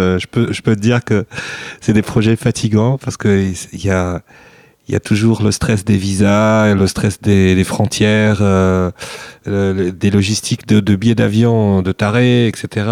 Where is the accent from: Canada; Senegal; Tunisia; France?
Tunisia; now in Belgium; Moi je suis tunisien, je vis en Belgique depuis maintenant plus que 13 ans ou 14 ans